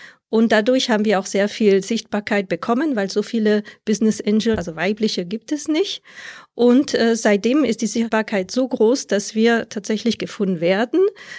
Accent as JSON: {"language": "German", "country": "France", "second_language": "German", "lives_now": "Netherlands", "said": "ich bin Französin. Ich lebe aktuell in den Niederlanden. Das ist meine 7. Auswanderung."}